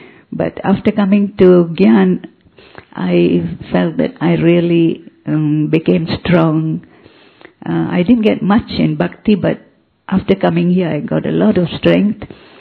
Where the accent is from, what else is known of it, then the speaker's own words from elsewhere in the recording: Malaysia; I'm also from Malaysia.